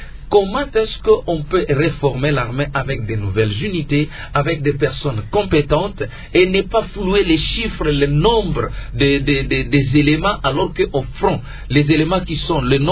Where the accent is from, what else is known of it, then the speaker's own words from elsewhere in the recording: DR Congo; mais moi je suis Congolais, j'ai réagi.